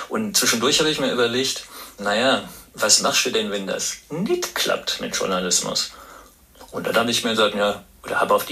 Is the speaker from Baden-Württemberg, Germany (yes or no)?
no; Überherrn, Saarland, Germany; Ich bin in der Tat in Überherrn zur Schule gegangen, zur Grundschule.